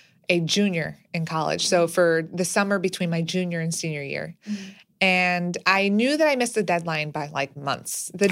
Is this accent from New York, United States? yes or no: yes; Manhattan, New York, United States; But backtracking, my sister and I were born and raised in Manhattan.